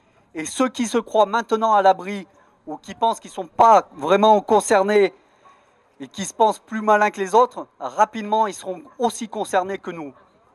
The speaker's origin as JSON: {"language": "French", "region": "Auvergne-Rhône-Alpes", "country": "France", "said": "je suis du Vercors, donc d'une zone très excentrée et diffuse."}